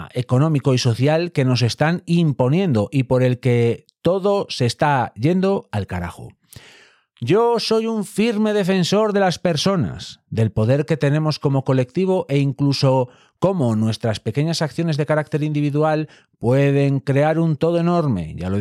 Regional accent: Boñar, Castile and León, Spain; Cuando yo era pequeño e incluso rapaz, cuando iba con mi abuelo en tren a Boñar, mi pueblo

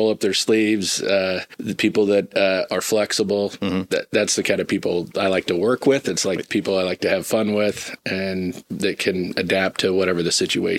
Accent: Fort Scott, Kansas, United States; my mom was the first female Chamber of Commerce president back in 1991 in my hometown, Fort Scott, where we grew up.

